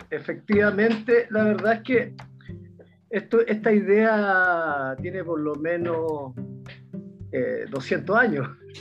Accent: Hualpén, Biobío, Chile; also born or lived in Concepción; now in Chillán, Chile; Yo soy nacido en Concepción, oriundo de Hualpén, con residencia en Chillán, y ahora ya somos Ñuble.

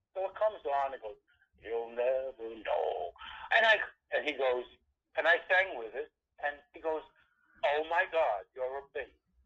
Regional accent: Brooklyn, New York, United States; Well, I grew up in Brooklyn, New York, in a neighborhood which was Bensonhurst and Bay Ridge, and it was actually near the Verrazano Bridge

